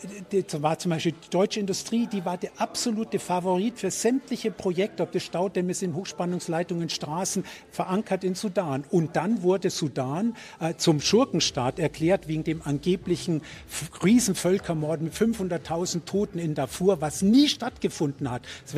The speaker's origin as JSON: {"language": "German", "country": "Switzerland", "said": "weil wir hatten eben kaum, als Schweizer gar nicht und Deutschland auch nur sehr kleine koloniale Vergangenheit"}